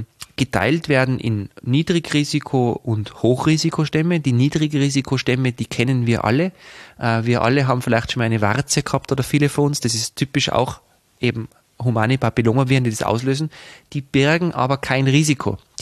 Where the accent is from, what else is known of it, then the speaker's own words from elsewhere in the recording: Tyrol, Austria; also da darf man als Tiroler wirklich stolz sein auf uns.